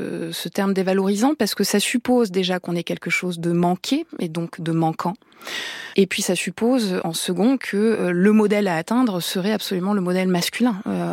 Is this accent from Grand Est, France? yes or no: no; Auvergne-Rhône-Alpes, France; c'est peut-être aussi parce que j'ai grandi dans la Drôme